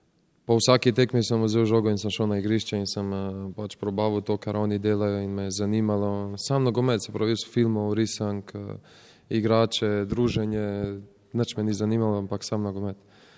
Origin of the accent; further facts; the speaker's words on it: Southeast Slovenia, Slovenia; jaz pač prihajam iz Bele krajine, prihajam iz res nemogočih, kako se reče, ne vem kako naj bi to zdaj rekel, nemogočih razmer